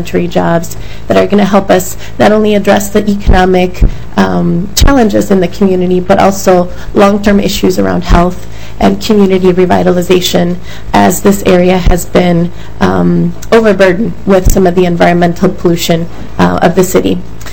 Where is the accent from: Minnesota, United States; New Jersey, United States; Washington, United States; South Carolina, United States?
Minnesota, United States; Litchfield; And I grew up in Litchfield, Minnesota, which is in Meeker County.